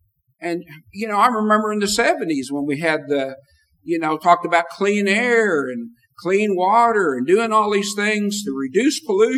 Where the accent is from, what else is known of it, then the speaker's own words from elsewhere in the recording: United States; born there; I was born in America.